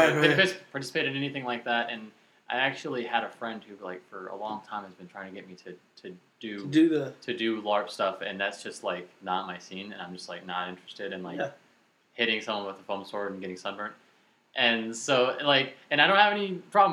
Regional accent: Nashville, Tennessee, United States; so it just made sense to be like, I'm from Nashville. Oh, the music place.

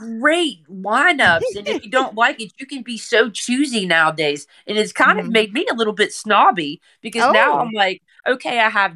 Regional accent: West Virginia, United States; I was like, I grew up in West Virginia.

